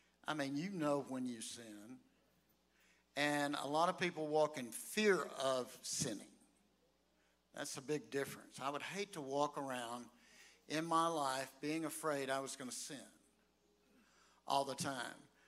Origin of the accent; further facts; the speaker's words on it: United States; I grew up on the Sabine River with lots of understanding of all of that.